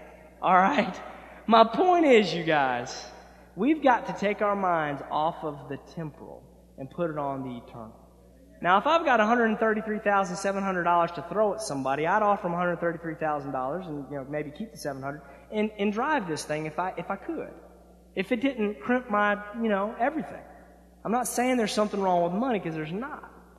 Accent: Palm Beach, Florida, United States; where I was raised in South Florida, and right there in Palm Beach, we used to go riding and looking at all this stuff.

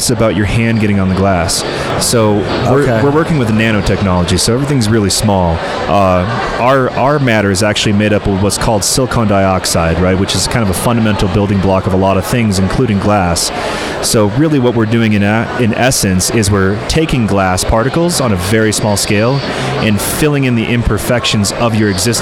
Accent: Denver, Colorado, United States; Yeah, I'm actually right here in Denver.

